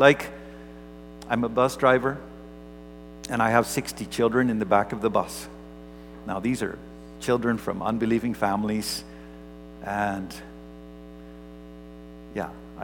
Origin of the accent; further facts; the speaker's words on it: Netherlands; It's puzzling for us when we think we're from Holland.